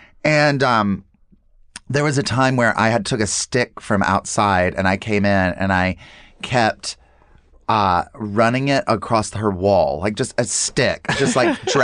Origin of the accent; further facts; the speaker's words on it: North Carolina, United States; it's also like from growing up in North Carolina, it's going to sound so horrifying.